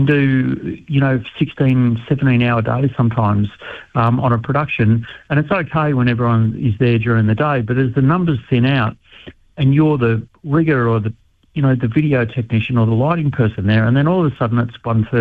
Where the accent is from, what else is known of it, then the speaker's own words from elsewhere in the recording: Ferntree Gully, Victoria, Australia; I grew up in Ferntree Gully, and we used to ride our bikes.